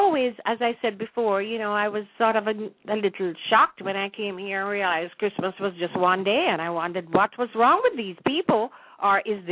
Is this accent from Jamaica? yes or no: yes; Jamaica; I feel that as a Jamaican, I understand myself better. I understand my culture better since I'm doing this research.